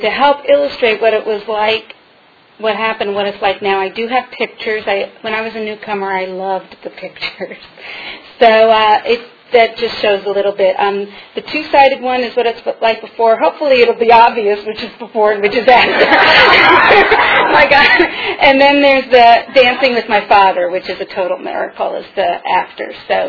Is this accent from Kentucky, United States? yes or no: yes; Kentucky, United States; I mean, you know, I grew up in Kentucky. So, you know, deep fried everything.